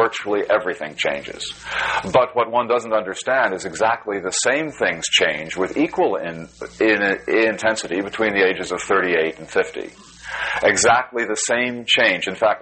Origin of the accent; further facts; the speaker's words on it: California, United States; I come from California, where it's, of course, as you know, virtually an obsession.